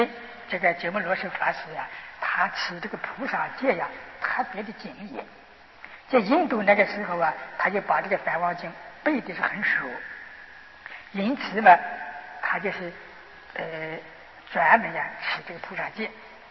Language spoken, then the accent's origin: Chinese; China; 我们中国人、啊、特别的欢喜读啊